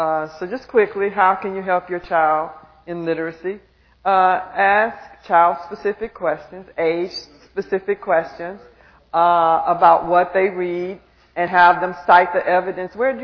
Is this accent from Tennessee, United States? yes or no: yes; Tennessee, United States; I'm from Tennessee.